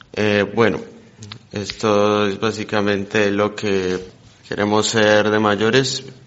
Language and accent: Spanish; Colombia; Mi madre en Colombia, yo soy de Colombia